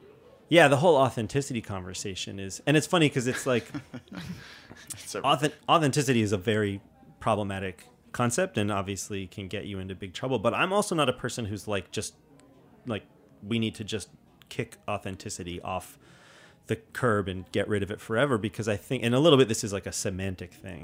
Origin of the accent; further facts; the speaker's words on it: New York City, New York, United States; growing up in New York City, where it's obviously a global city and there are restaurants of all kinds